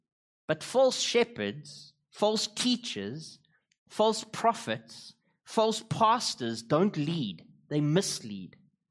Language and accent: English; Gqeberha, Eastern Cape, South Africa; Now, I come from Klebecha, and so lots of analogies to that this morning.